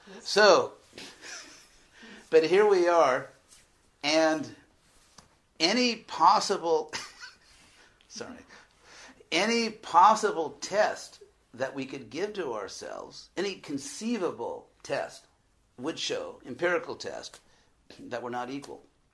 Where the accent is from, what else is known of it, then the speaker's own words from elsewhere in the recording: United States; I mean, I'm from America, where we have the honor and the pleasure of living in a plutocracy